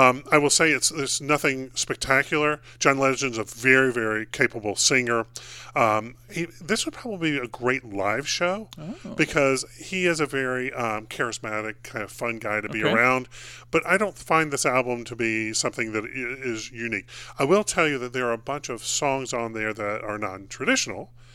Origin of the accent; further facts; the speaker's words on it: North Carolina, United States; I think that Will Ferrell, certainly, I'm from North Carolina.